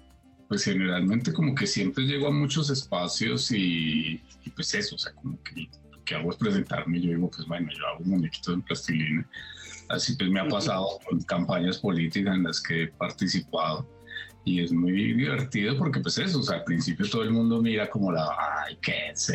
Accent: Bogotá, Colombia; also born or lived in United States; yo soy bogotano, pues que escuchaba curiosamente... Donde empecé a escuchar mucho más radio fue en Estados Unidos. O sea, yo vivía en Estados Unidos, viví 7 años

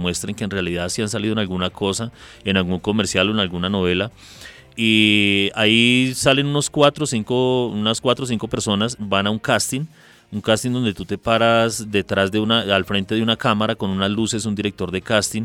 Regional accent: Espinal, Tolima, Colombia; now in Soacha, Colombia; Soy vivo en el municipio de Soacha orgullosamente y también orgullosamente soy del departamento del Tolima, del municipio del Espinal.

